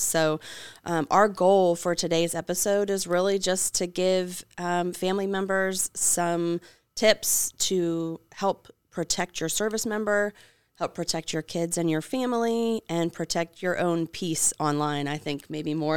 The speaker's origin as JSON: {"language": "English", "region": "Ohio", "country": "United States", "tie": "born or raised there", "said": "I mean, my family does not live here in South Carolina. They're all over the place, but I grew up in Ohio."}